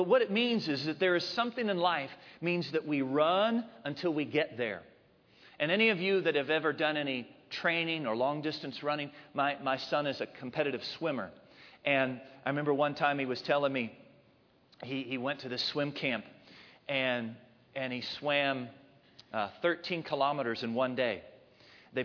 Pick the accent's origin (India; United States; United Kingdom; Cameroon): United States; Maryland; When I visit this part of the world and I think about growing up in Maryland, you know, I do miss the meatball subs. I miss the smooth roads.